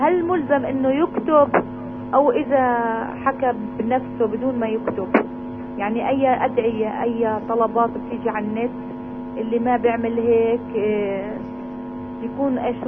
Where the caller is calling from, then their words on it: Bethlehem, West Bank, Palestine; من بيت لحم.